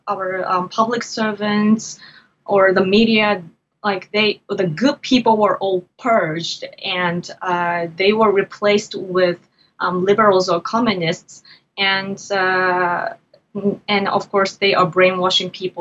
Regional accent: Fukuoka, Japan; I've even, like, visited one in Fukuoka, like, which is my hometown.

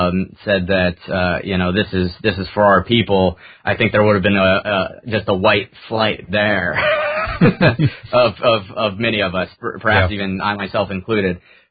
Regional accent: California, United States; I grew up here in California. My ancestors actually, like, were among the founders of the state here.

